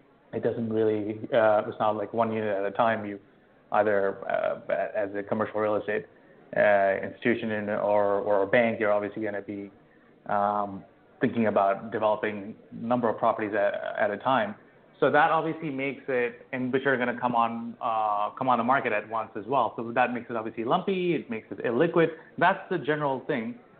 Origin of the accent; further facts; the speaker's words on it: United States; moved away as an adult; now in London, United Kingdom; So I'm an American citizen, but I'm here in London.